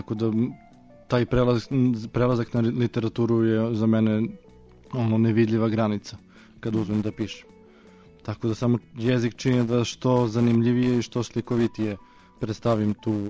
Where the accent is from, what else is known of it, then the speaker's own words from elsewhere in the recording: Southern and Eastern Serbia, Serbia; accent: Leskovac dialect; first language Leskovac dialect; ja pišem na inostranom jeziku, a to je ovaj književni srpski, a moj prvi jezik je leskovački.